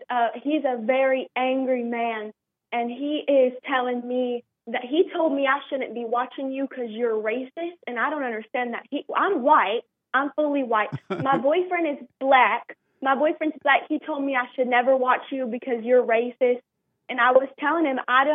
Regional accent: McMullen, Alabama, United States; moved away; I was born in McMullen, Alabama, and I'm living in Indiana now, but I was born there. And it's a real small town

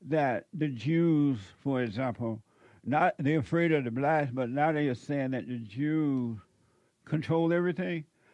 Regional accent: Alabama, United States; when I was growing up in Alabama, blacks went to black schools, white people went to white people's schools

